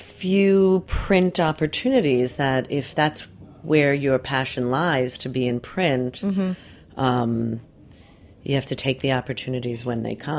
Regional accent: Brooklyn, New York, United States; born there; Well, I was born in Brooklyn, so I'll say Manhattan.

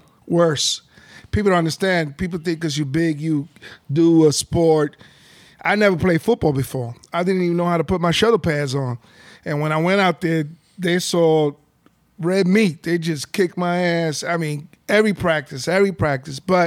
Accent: New York, United States; born there; I was born in New York.

